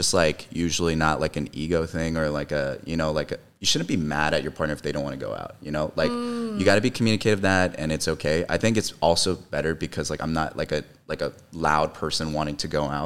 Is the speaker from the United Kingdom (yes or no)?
no; California, United States; because I mean I'm from the Bay, so like, you know.